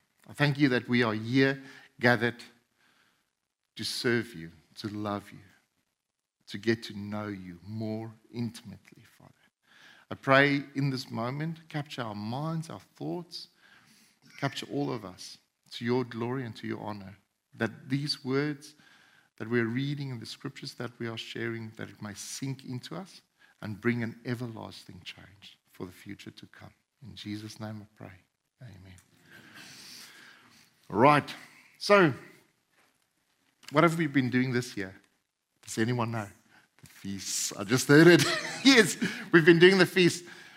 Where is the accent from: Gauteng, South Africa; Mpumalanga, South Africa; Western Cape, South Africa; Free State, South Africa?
Gauteng, South Africa; Boksburg; also born or lived in Springs; I was born in, if anyone's from South Africa, I was born in Springs, okay. I grew up in Boksburg.